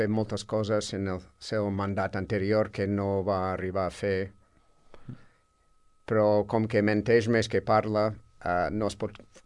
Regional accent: California, United States; born or raised there; Catalan is a second language; moved away; also born or lived in Utah

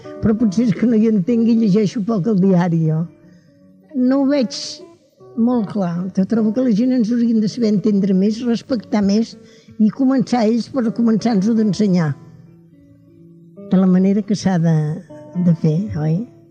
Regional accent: Catalonia, Spain; Jo sóc catalana i m'agradaria que això no es perdés

